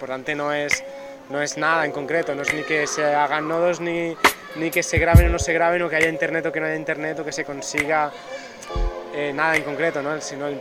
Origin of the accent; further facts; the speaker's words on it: Vilanova i la Geltrú, Catalonia, Spain; born there; Yo nací en Villanueva del Sutru.